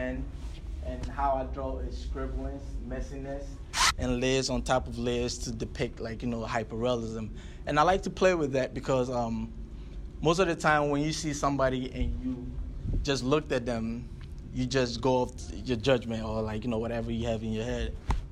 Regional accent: Ghana; born there; also born or lived in Philadelphia, United States; So I was born in Ghana.

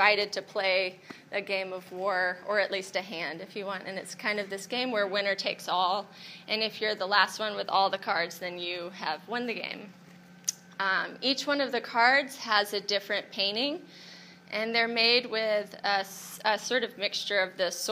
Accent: Alabama, United States; a terrain of where I grew up in North Alabama.

